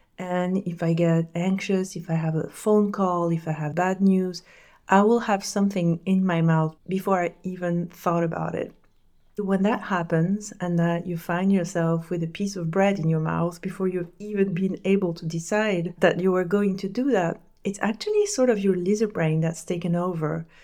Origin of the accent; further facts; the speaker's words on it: France; English is a second language; My grandma was a chef, my father was a chef. I come from France, the culture around food is incredible.